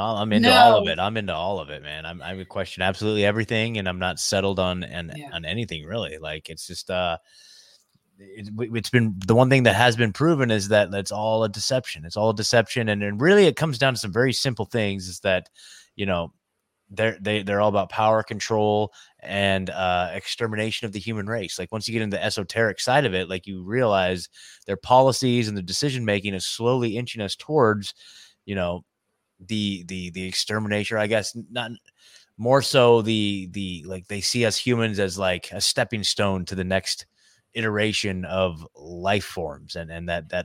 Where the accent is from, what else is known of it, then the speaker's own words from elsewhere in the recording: Eugene, Oregon, United States; So I'm from Oregon, right? Eugene, Oregon, which is like the hippie capital of the world.